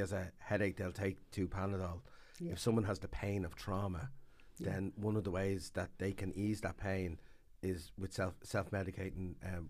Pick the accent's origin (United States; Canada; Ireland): Ireland; Dublin, Leinster; I know I'm from Finglas, and sometimes when we talk about drug addiction in our area, it kind of adds to the stigma of our own area.